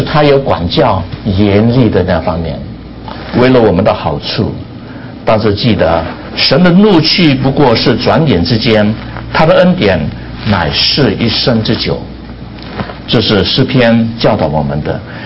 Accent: China; 我们中国人呢比较强调严父是吧，啊，慈母

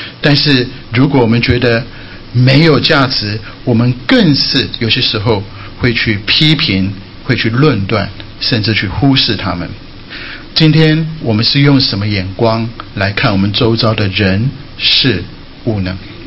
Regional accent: Taiwan; 像我是从台湾来的，我们会讲一些台语

